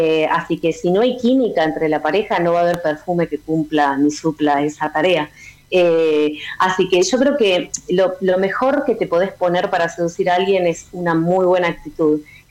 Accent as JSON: {"language": "Spanish", "country": "Argentina", "said": "Pero el hilo conductor que hay entre Malvinas y yo es que soy argentina."}